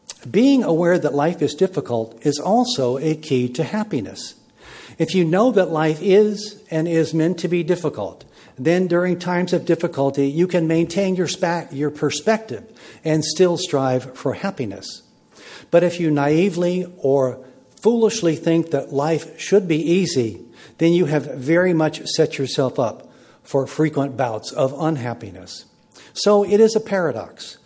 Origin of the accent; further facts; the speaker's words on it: United States; So I will never again take for granted my own copious blessings as an American.